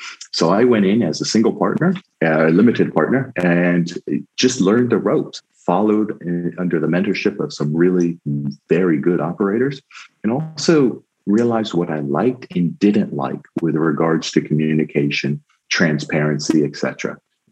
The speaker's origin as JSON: {"language": "English", "country": "United States", "said": "I'm being an American. I have one foot in America and one foot in Europe."}